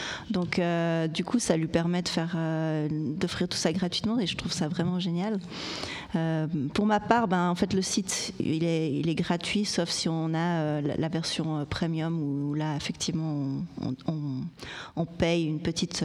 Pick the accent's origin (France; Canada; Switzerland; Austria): Switzerland; surtout en tant que Suisse, avoir ce côté où... on ne se sent pas redevable